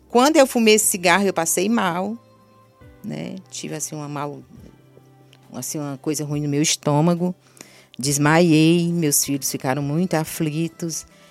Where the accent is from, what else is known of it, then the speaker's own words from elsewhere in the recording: Nova Russas, Ceará, Brazil; Eu voltar como uma serva do Senhor, né, para Nova Russas, servir ao meu Deus lá na cidade onde eu nasci e me criei. E hoje eu estou aqui em Nova Russas, né, alegre, satisfeita, uma qualidade de vida melhor, cidade pequena